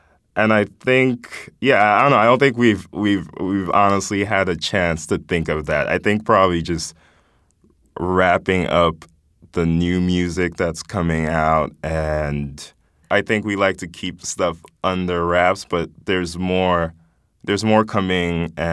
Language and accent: English; Nigeria; moved away; I grew up in Nigeria. I was born here, grew up in Nigeria. And moving back here